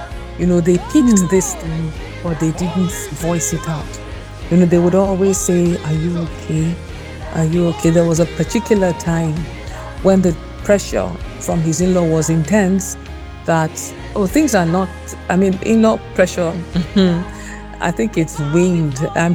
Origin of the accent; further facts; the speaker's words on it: Kogi, Nigeria; I'm from Kogi State, so some of these things I'm not too used to them.